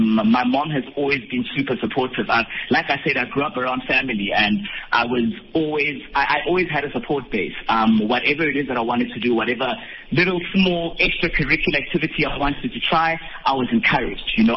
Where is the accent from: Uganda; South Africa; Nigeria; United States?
South Africa; Bethlehem, Free State; I grew up in Bethlehem, in the Free State. It's a very small town. Not a lot of people know about it. I think the main highlight is just that it's really cold.